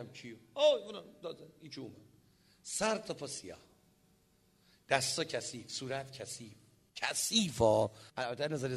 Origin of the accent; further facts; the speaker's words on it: Isfahan, Iran; چون ما اصفهانی هستیم